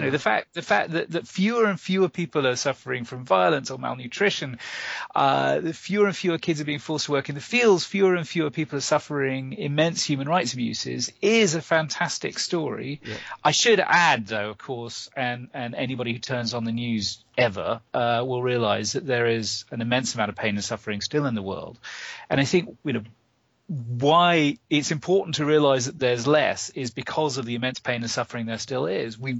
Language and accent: English; United Kingdom; moved away as an adult; now in United States; I was born and bred in Britain, and then moved to the States for graduate school about 20-some-odd years ago.